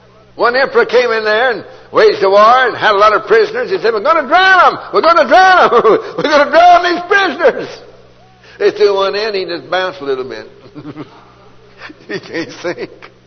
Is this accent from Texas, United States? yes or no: yes; Texas, United States; I'm from Texas and we understand boots.